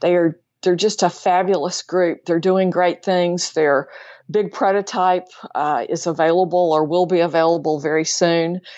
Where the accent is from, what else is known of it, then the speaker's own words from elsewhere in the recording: Texas, United States; And I'm a girl from Texas, and I know Texas is big.